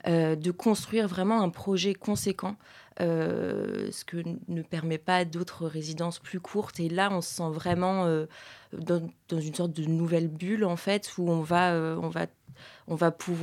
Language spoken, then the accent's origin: French; Paris, Île-de-France, France; parce que moi, je suis parisienne.